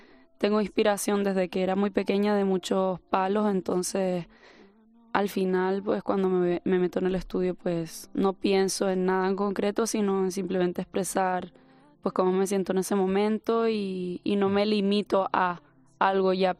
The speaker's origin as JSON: {"language": "Spanish", "region": "Canary Islands", "country": "Spain", "accent": "Canarian", "said": "me gusta poner mi esencia de donde soy y en mis letras. Al final mi acento pues es canario"}